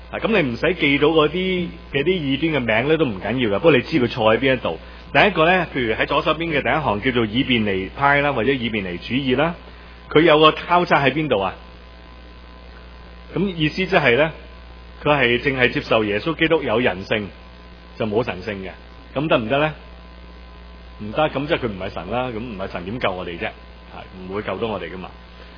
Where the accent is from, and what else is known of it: China